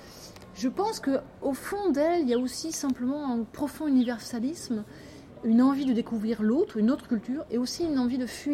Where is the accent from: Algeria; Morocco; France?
France; south of France; now in Geneva, Switzerland; je suis habitante des Grottes depuis maintenant plusieurs années, par choix, par envie, par désir, par plaisir. Habitante de Genève depuis plus de 20 ans, d'origine du sud de la France.